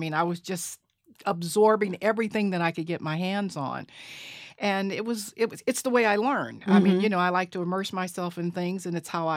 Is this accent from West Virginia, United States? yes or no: yes; West Virginia, United States; I grew up in West Virginia. That was home.